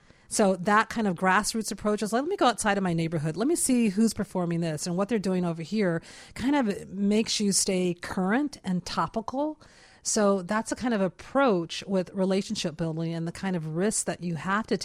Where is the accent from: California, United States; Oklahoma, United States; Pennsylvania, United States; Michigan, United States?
Michigan, United States; Detroit; because I'm from Second City, Detroit, but not coming from Chicago, I didn't know about these invisible lines that sometimes we have in neighborhoods.